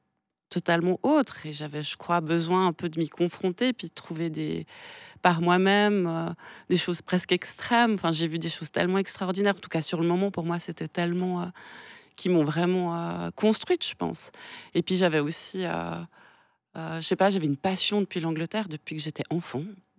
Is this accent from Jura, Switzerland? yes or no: no; Geneva, Switzerland; now in Lausanne, Switzerland; j'ai grandi à Genève et je suis venue donc à Lausanne pour étudier.